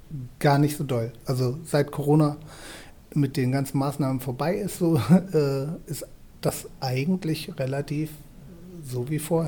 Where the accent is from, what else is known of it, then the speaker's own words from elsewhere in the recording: Lower Saxony, Germany; Ich komme aus der Nähe von Hannover und arbeite auch in einer Kommune in der Nähe von Hannover, in Lehrte.